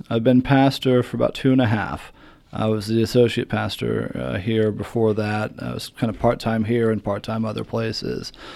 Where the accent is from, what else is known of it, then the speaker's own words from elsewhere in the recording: Fairmount, Indiana, United States; From Fairmount, Indiana. So that's off of exit 255 on I-69, halfway between Fort Wayne and Indianapolis.